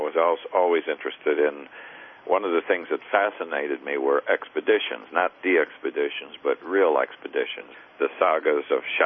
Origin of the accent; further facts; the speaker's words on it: Chicago, Illinois, United States; I was born in 1936 in Chicago, Illinois, and I guess the important part is that I became interested in amateur radio while I was in high school and as a young teenager in Chicago